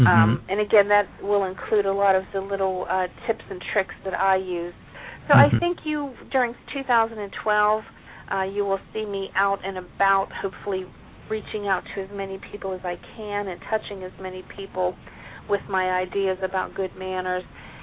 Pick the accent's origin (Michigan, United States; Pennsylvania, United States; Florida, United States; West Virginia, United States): Pennsylvania, United States; here I sit in, you know, southwestern Pennsylvania, in my home, in my hometown